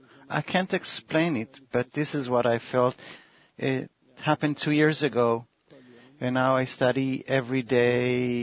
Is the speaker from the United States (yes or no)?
no; Argentina; now in Israel; I'm from Argentina. I live in Israel now. I came to Kabbalah because I was traveling from Argentina, and when I arrived to Israel